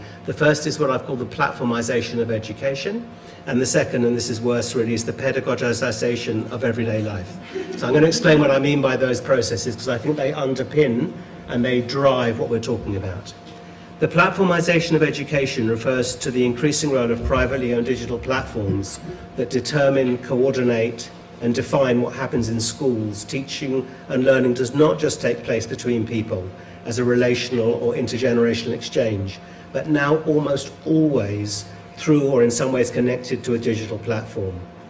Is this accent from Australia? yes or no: yes; Australia; accent: Australian; I'm currently based in a university in Australia, as you can tell from my accent